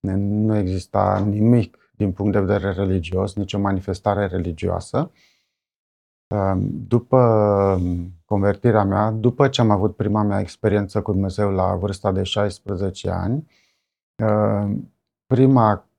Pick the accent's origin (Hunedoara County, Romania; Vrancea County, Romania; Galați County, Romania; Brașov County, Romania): Brașov County, Romania; Brașov; Crescând în Brașov, la asfalt